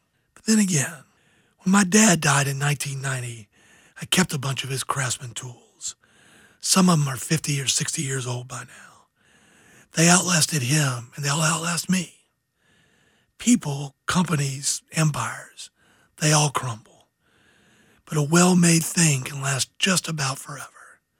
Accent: Georgia, United States; When I was growing up in Georgia, a trip to Sears was a big deal.

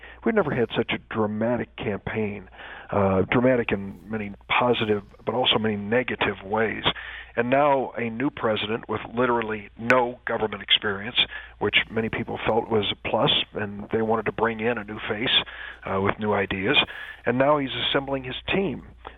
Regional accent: East St. Louis, Illinois, United States; I owe something back to the area where I grew up, my hometown, and I want to help them where I can.

